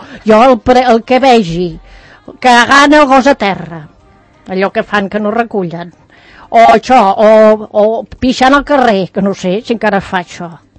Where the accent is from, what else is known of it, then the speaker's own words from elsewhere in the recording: Tarragona, Catalonia, Spain; jo que vinc de Tarragona, allò està molt brut, eh?